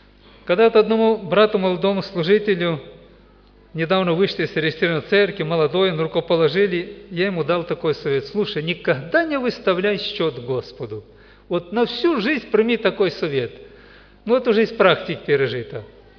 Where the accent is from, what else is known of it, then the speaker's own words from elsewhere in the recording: Moldova; Я из Молдавии